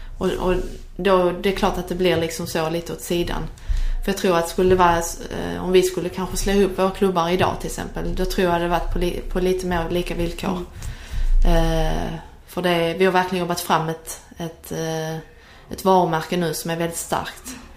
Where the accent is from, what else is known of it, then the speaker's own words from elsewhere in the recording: Harlösa, Skåne, Sweden; Fram till jag var kanske 11 när vi flyttade ifrån Harlösa då. Och sen var det bara tjejfotboll efter det.